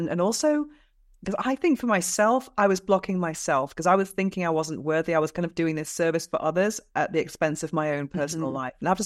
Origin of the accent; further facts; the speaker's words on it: United Kingdom; now in Spain; I live in Spain. I'm British, but I live in Spain.